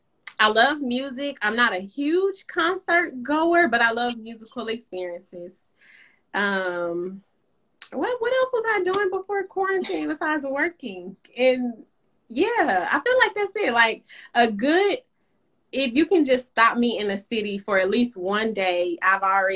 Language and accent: English; Texas, United States; I'm from Southeast Texas. I can't give up crawfish.